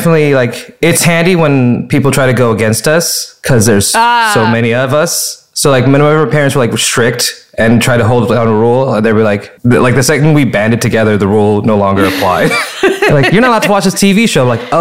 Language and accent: English; Fresno, California, United States; And I also grew up in Fresno, California